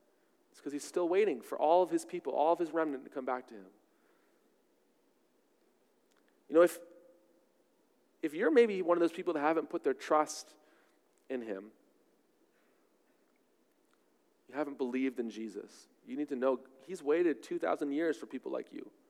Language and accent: English; Canada; born there; I was born in Canada. This is my home and native land.